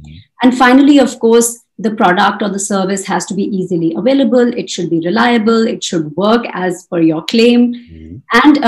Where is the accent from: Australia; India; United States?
India; Chandigarh; moved away as an adult; You know, I was a small town girl. I grew up in Chandigarh.